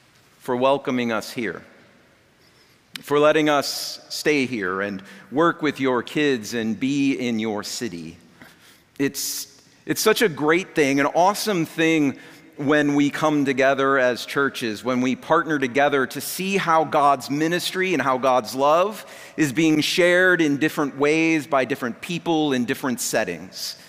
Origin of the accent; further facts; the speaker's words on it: St. Louis, Missouri, United States; I grew up in St. Louis. I met my wife in St. Louis. We're both from St. Louis.